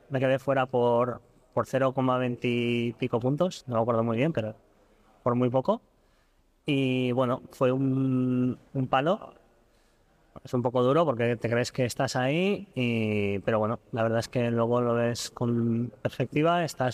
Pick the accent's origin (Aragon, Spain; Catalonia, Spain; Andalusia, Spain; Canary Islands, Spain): Aragon, Spain; Valle de Hecho; now in Pamplona, Spain; Yo soy del Valle de Hecho, de hecho